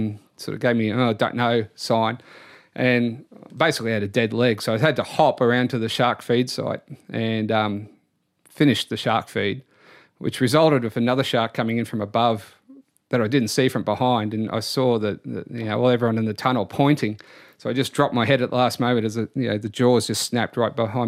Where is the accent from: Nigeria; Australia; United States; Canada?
Australia; Queensland; I'm from North Queensland. We live with the world's most venomous marine animal, the box jellyfish.